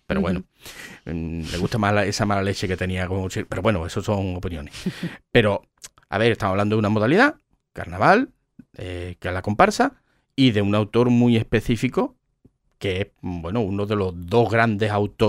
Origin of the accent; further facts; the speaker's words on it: Cádiz, Andalusia, Spain; soy aficionado al carnaval porque soy gaditano y eso se lleva en los genes